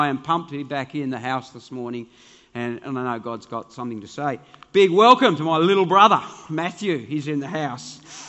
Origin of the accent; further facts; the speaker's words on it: Devonport, Tasmania, Australia; I grew up in Devonport, and we used to talk about Tulla, people from Tulla.